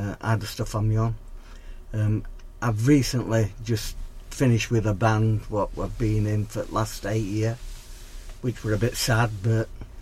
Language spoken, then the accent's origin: English; Sheffield, Yorkshire and the Humber, United Kingdom; Born and bred in Sheffield.